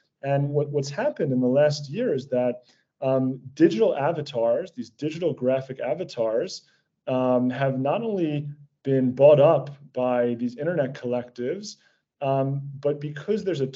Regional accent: United States; So, I grew up in the States, and while in college, I discovered this practice of gratitude journaling.

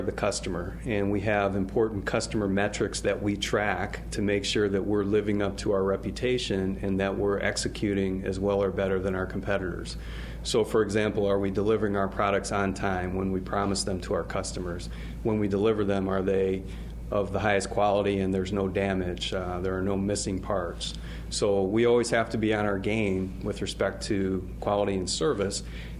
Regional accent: Stamford, Connecticut, United States; I grew up in Stamford, Connecticut. I'm a Yankee fan. Grew up outside of New York City

